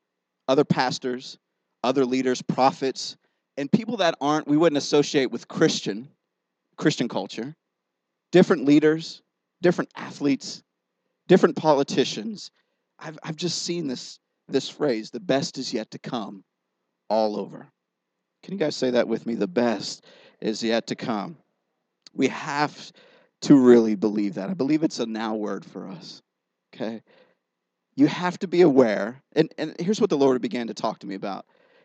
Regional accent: Youngstown, Ohio, United States; Of course, I'm from Youngstown, Ohio, so I don't know.

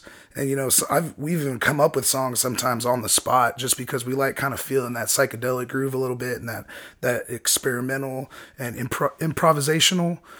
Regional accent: Dallas, Texas, United States; also born or lived in California; Yeah. Dallas raised, but I was born in California, I guess.

